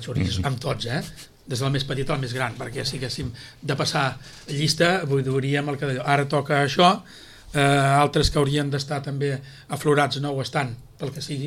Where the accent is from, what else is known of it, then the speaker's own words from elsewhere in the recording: Sitges, Catalonia, Spain; I bueno, i llavors em preocupa més el meu poble que no pas tot l'altre, no?